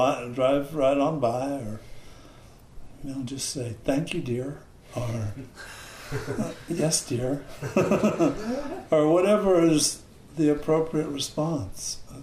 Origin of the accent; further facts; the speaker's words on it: Brazil; I grew up in Brazil, and there was lots.